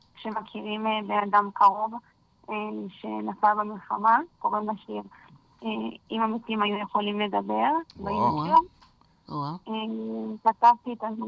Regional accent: Lod, Central District, Israel; born there; לא, נולדתי בלד, ולפני בערך 10 שנים עברתי לשומרון.

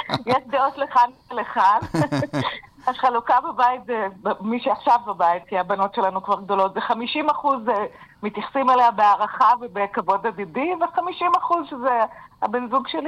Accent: Haifa, Haifa District, Israel; born there; ילידת חיפה

